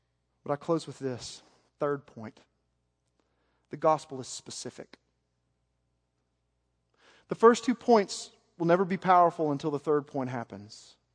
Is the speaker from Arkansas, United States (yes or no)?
yes; Arkansas, United States; No one in my life has ever lived north of the Mason-Dixon line, so I'm so one of you. I know I'm from Arkansas.